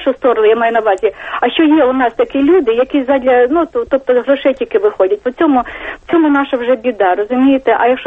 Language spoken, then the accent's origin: Ukrainian; Kyiv, Ukraine; Це я киянка.